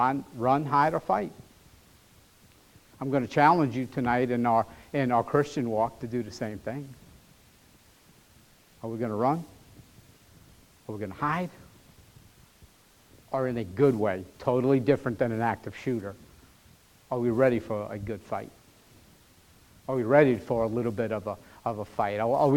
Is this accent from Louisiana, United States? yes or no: yes; Louisiana, United States; I'm from Louisiana.